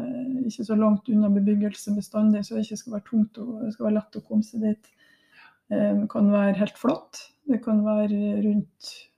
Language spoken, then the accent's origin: Norwegian; Smøla, Møre og Romsdal, Norway; Vi er jo fra Smøla.